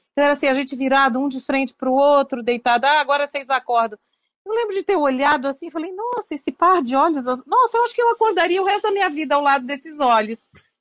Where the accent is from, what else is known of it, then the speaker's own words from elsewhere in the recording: Blumenau, Santa Catarina, Brazil; also born or lived in Cachoeira do Sul; now in Florianópolis, Brazil; Eu sou de Cachoeira do Sul, do interior do Rio Grande do Sul, e vivi lá só até os 10 meses de idade, depois me criei aqui em Santa Catarina, em Blumenau, e depois em Florianópolis mesmo. Então, estar morando em Florianópolis hoje é um sonho antigo.